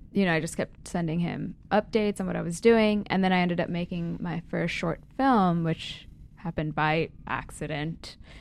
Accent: Sri Lanka; now in United States; I'm an immigrant from Sri Lanka. It's like a tiny island.

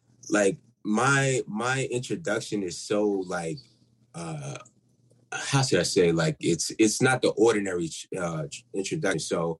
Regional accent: New York, United States; because I'm from Queens. So, you know, I just kind of grew up around all types of music.

